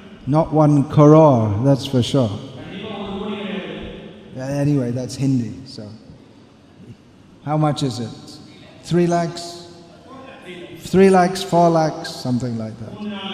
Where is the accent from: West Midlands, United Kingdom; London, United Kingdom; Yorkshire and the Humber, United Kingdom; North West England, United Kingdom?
London, United Kingdom; born there; I was born in London, in England.